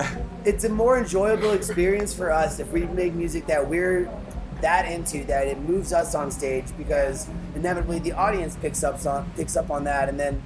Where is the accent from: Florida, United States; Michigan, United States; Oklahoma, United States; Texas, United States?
Florida, United States; and I'm from Florida, so all of the shit that I ever got was from like trading dead tapes and fish tapes